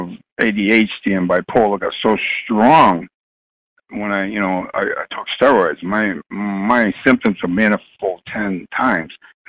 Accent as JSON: {"language": "English", "town": "Boston", "region": "Massachusetts", "country": "United States", "tie": "born or raised there", "said": "I grew up in Boston, and it's one of the worst places in the country."}